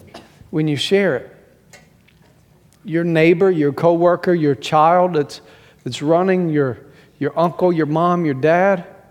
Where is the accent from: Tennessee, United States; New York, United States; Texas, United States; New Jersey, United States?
Tennessee, United States; Now, I grew up in East Tennessee.